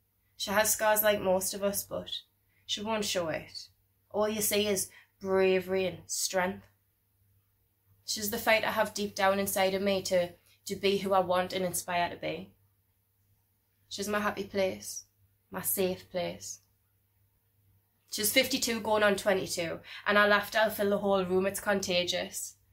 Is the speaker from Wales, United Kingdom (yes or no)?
no; Newcastle, North East England, United Kingdom; My accent may not show it at times. I can be very well spoken, especially in new company, but get me relaxed and around friends and family and you'll hear it. The place I'm proud to be from.